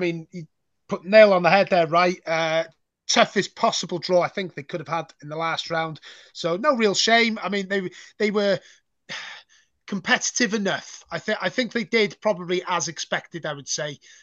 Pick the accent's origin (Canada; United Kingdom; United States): United Kingdom; Wales; as a Welshman who wants to see our coefficient improve